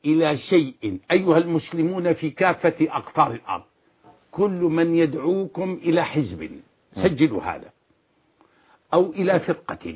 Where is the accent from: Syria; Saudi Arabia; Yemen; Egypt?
Syria; أنا شامي ابن شامي معروف من مدينة حمال باشي للباطي البطلة معروفة رجالها رجال ومن حي باب النهر يسمى المدينة الجرادمة شارع الربوة معروف أهلي وعشيرتي هناك كلهم معروف